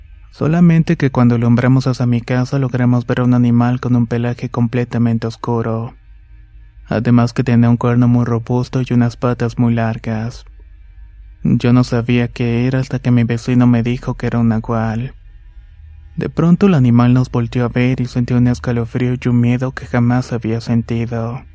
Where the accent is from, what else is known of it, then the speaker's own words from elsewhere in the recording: Morelos, Mexico; Soy del estado de Morelos